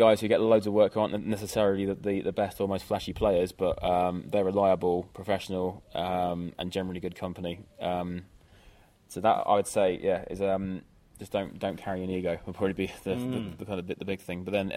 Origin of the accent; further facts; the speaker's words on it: Plymouth, South West England, United Kingdom; selfishly, being from Plymouth, we got to play Plymouth Pavilions, which is like the kind of like big venue in my hometown.